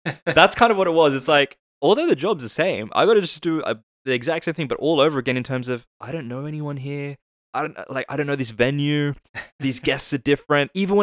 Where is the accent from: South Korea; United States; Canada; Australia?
Australia; my background is, I'm from Australia.